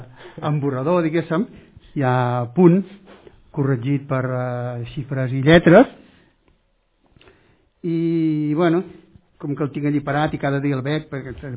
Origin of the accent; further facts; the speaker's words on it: Valencian Community, Spain; que som valencians, que hi podem fer